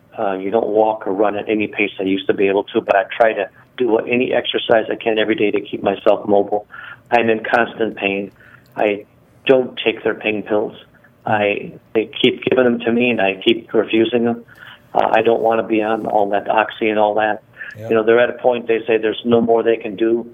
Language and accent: English; Chicago, Illinois, United States; now in Arizona, United States; I grew up and born and raised in Chicago, retired from there. I live in Arizona.